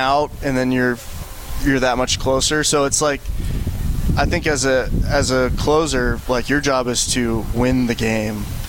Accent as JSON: {"language": "English", "town": "Houston", "region": "Texas", "country": "United States", "tie": "born or raised there", "also_born_or_lived": "Detroit / Chicago", "said": "I was born in Detroit. We've quickly moved to Chicago before settling in Houston by the time I was like 4 years old."}